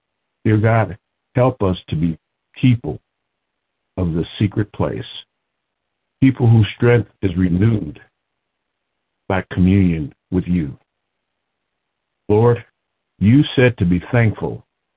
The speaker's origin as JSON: {"language": "English", "town": "Lincoln Heights", "region": "Ohio", "country": "United States", "said": "I come to you from Lincoln Heights, Ohio."}